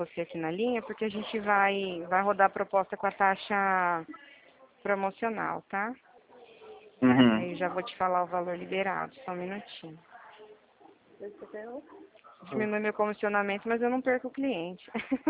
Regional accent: São Paulo, Brazil; a gente é do interior de São Paulo, né?

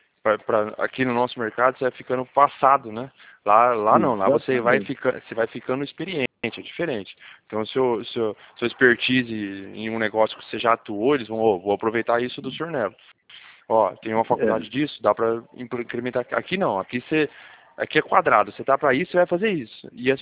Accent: São Paulo, Brazil; now in Piracicaba, Brazil; Mas eu vim de São Paulo para cá.

